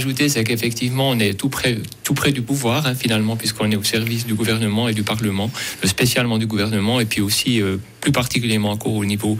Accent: Bern, Switzerland; je me suis positionné aussi en tant que jurassien bernois qui connaît la région.

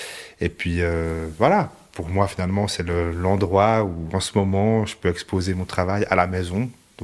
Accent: Jura, Switzerland; je suis jurassien

